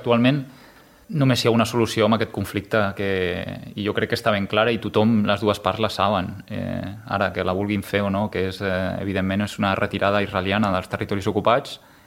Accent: Sant Celoni, Catalonia, Spain; som de Sant Celoni i continuarem sent

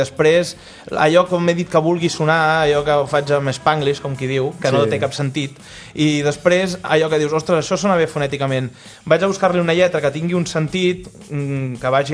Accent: Centelles, Catalonia, Spain; nosaltres som de Centelles, però jo per exemple treballo a Barcelona, llavors clar, estic durant la setmana allà

